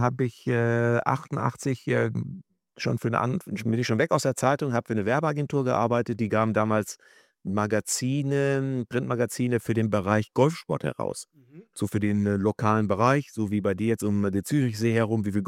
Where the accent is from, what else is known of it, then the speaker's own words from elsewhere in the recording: Lemgo, North Rhine-Westphalia, Germany; aus unserer Zeit in Lemgo, wo ich groß geworden bin, alte Hansestadt Lemgo